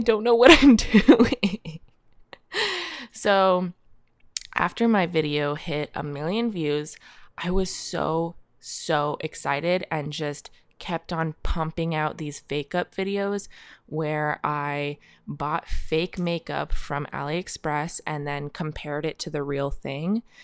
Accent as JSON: {"language": "English", "town": "Columbus", "region": "Ohio", "country": "United States", "said": "I am from Columbus, Ohio."}